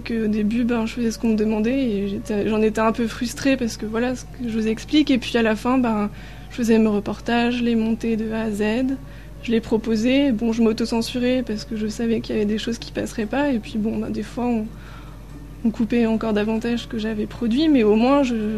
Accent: France; accent: French; enfin, avec mon accent français bien sûr, mais quand je suis partie ailleurs en Chine, les gens ils me comprenaient pas toujours.

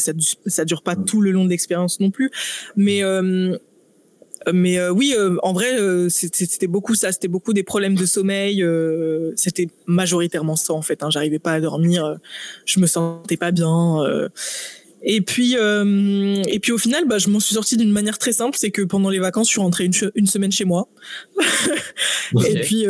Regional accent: France; alors qu'on est français

